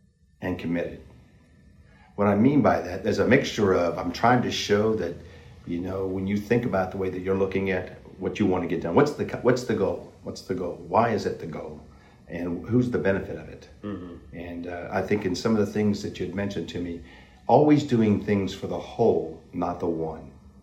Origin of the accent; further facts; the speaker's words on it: Fort Knox, Kentucky, United States; I grew up in the Fort Knox area. My dad was in the military. You know, we traveled a lot up until I was 8 years old. And we stationed in Fort Knox.